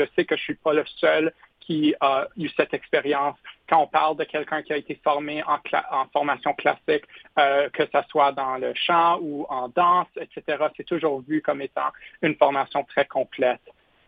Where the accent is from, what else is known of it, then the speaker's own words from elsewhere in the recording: Ottawa, Ontario, Canada; Je viens d'Ottawa.